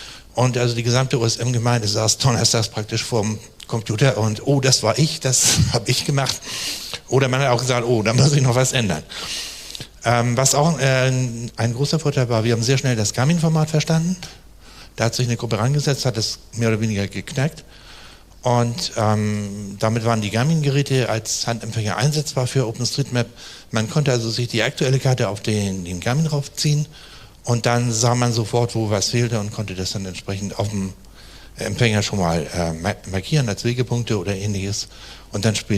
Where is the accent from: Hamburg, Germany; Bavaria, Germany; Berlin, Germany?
Hamburg, Germany; ich komme aus Hamburg, bin vom Beruf Vermessungsingenieur